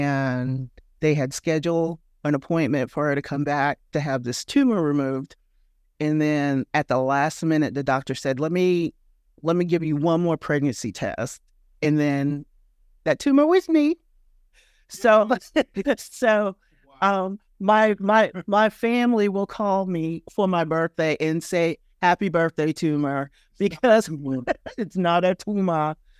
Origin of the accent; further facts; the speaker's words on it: Charleston, South Carolina, United States; also born or lived in New York; So I was born in New York. I left when I was about 11, and then I moved to Charleston, South Carolina, did all of my primary growing up there